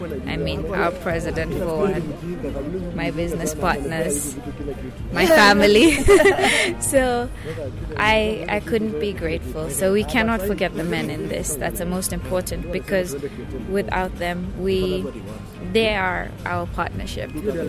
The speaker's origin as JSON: {"language": "English", "town": "Mombasa", "region": "Mombasa County", "country": "Kenya", "tie": "born or raised there", "said": "Oh, my background is quite complex, but I'm Kenyan, born and brought up in Mombasa. I'm quite mixed, so I do have French, Portuguese, and Indian blood."}